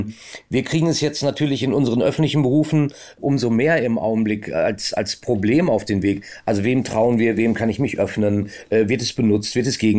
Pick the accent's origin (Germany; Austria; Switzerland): Germany; Minden, North Rhine-Westphalia; Ich komme ja aus Minden, ich bin ja Ostwestfale.